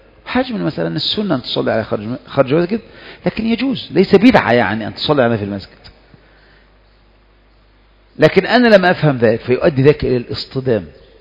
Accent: Egypt; معلوم أن التسليمة الوحيدة عندنا في مصر يعني صعبة، الناس ما يعتدونها

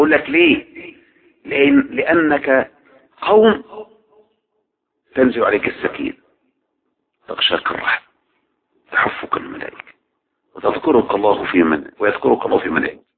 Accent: Egypt; احنا النهاردة مصريين.

